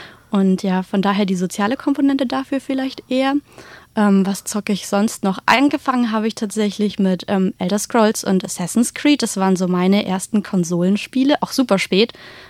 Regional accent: Saxony-Anhalt, Germany; now in Tübingen, Germany; jetzt bin ich hierher gezogen zu diesen Counter-Strike-Freunden tatsächlich. Eigentlich komme ich aus Sachsen-Anhalt, aus der Nähe von Magdeburg, beziehungsweise habe auch in Magdeburg gewohnt.

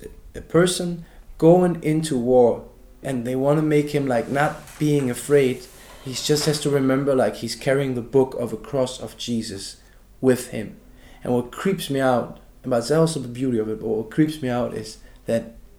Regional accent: East Germany, Germany; English is a second language; And me as an example, I'm from East Germany.

